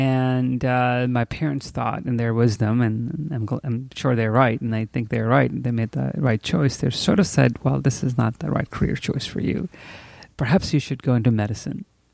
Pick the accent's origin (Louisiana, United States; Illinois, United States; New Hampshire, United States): Illinois, United States; Chicago; I grew up in Chicago, North Side. Went to schools in Chicago.